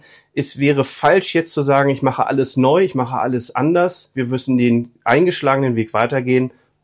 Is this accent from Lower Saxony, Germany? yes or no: yes; Emmerthal, Lower Saxony, Germany; Ich bin einer von hier, ich komme aus der Gemeinde, ich kenne die Gemeinde